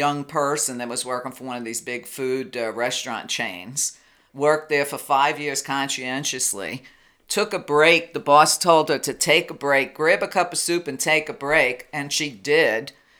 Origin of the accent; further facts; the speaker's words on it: Brooklyn, New York, United States; I grew up in Brooklyn, in an Italian neighborhood.